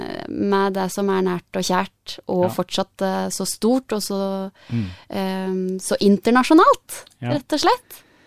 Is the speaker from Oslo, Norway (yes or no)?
no; Gjøvik, Innlandet, Norway; Stolt av dialekta mi, og stolt av hvor jeg kommer fra.